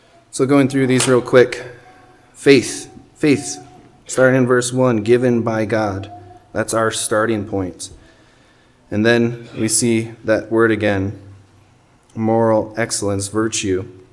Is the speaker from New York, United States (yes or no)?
no; Michigan, United States; now in Arizona, United States; Away, I'm in Arizona, I'm from Michigan, you know, family can't help.